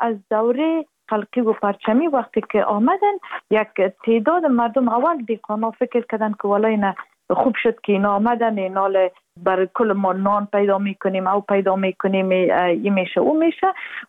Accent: Afghanistan; اگر کل ما فقط تمام موضوعات فراموش کنیم و بگویم که امه ما افغان هستیم، این کلانترین مشکل ماست

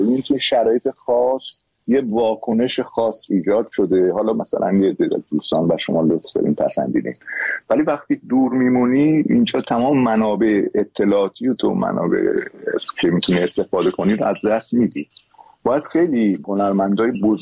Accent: Iran; به زندگی خودم به عنوان یه ایرانی

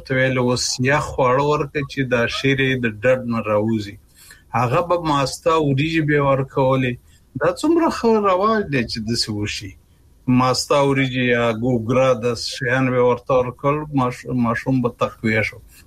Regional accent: Kunar, Afghanistan; زه په کنړ کې لوی شم، زه چې کوچنی وم

